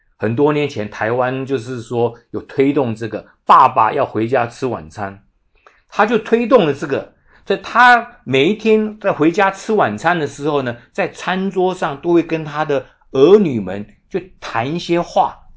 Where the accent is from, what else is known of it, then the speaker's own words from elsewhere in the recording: China; 我们中国做父母的这点是常常是缺乏的。我们中国做父母，中国人做父母的呢，我记得我小时候也是这样子长大的